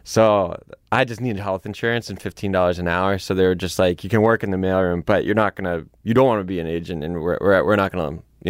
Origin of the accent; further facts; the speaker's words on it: Winnetka, Illinois, United States; I grew up in the North Shore, so in Winnetka. So yeah, I went to New Trier High School and all that.